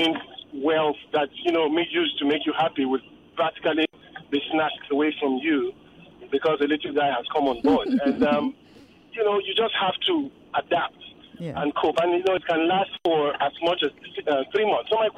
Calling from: Ikeja, Lagos, Nigeria; I'm calling from Ikeja.

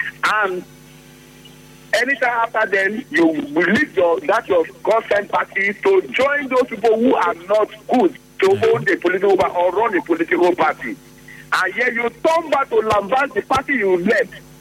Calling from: Ogali, Rivers, Nigeria; I'm calling from Ogali, Eleme local government.

